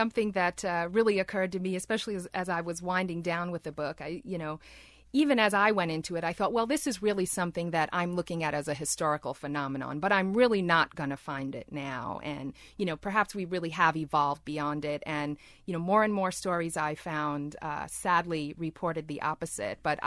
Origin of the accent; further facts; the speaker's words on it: New York City, New York, United States; I'm from New York City, and my parents were school teachers.